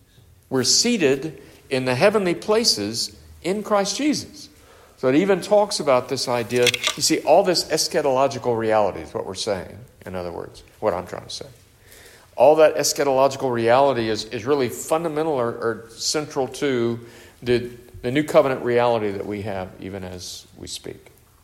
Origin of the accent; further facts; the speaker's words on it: the South, United States; Of course, I grew up in the South, so that's different culture.